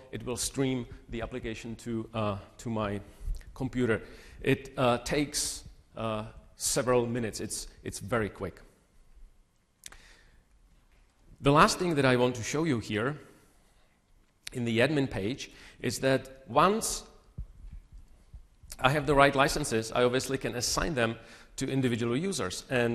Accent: Czechia; accent: Eastern; English is a second language; I have Eastern accent because I'm originally Czech, so I'm from Europe

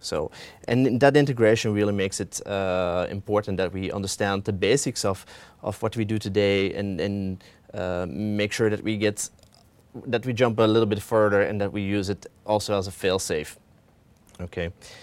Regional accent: Belgium; I'm from Belgium.

